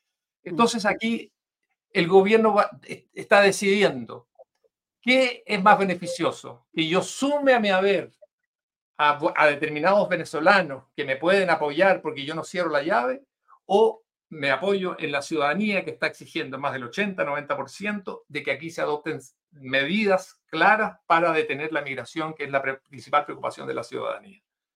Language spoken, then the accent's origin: Spanish; Chile; vamos a seguir sufriendo como chilenos